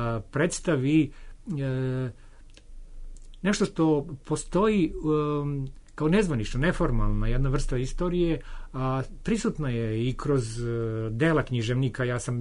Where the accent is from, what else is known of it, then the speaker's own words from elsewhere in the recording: Užice, Central Serbia, Serbia; pošto sam odrastao u vreme kad je, a rođen sam u Užicu, tamo je taj Radio Tesla i te programi na Radio Beogradu bili su zaista za mene prozor u svet.